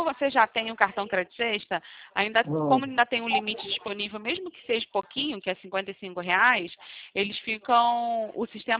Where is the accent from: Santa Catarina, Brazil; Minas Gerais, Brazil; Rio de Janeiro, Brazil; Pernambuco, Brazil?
Rio de Janeiro, Brazil; Eu sou do Rio.